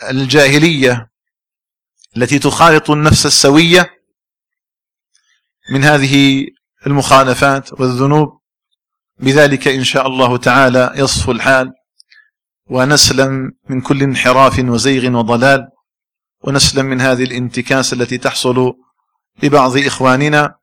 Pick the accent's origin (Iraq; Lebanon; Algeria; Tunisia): Algeria; اللهم اجعل بلدنا الجزائر آمنا مطمئنا